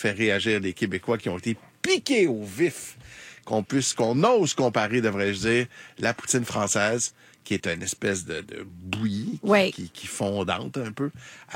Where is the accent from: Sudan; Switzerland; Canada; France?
France; Paris, Île-de-France; Deux secondes, je suis parisienne, je sais reconnaître une défaite quand je la vois.